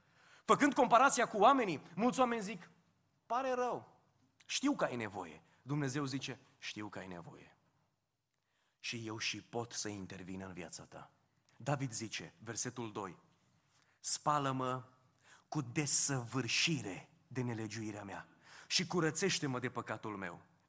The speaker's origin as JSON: {"language": "Romanian", "country": "Romania", "said": "mai ales noi ca și români."}